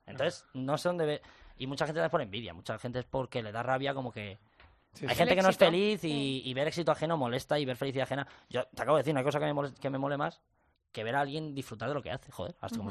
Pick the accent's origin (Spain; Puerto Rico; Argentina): Spain; Palma, Balearic Islands; Yo soy del Rafal, del barrio del Rafal, que está